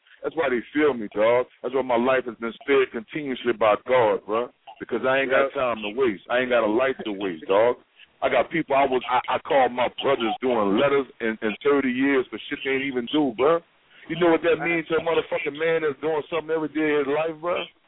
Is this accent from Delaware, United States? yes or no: no; New Orleans, Louisiana, United States; I'm from New Orleans. That's just how it goes sometimes.